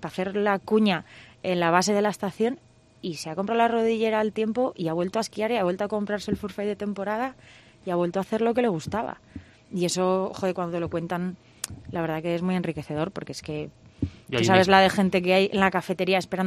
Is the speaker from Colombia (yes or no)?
no; Pyrenees, Spain; somos de aquí, del Pirineo